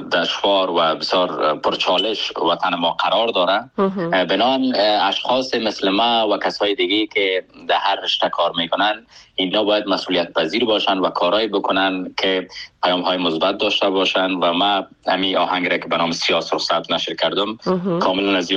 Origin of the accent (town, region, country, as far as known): Afghanistan; born or raised there; moved away as an adult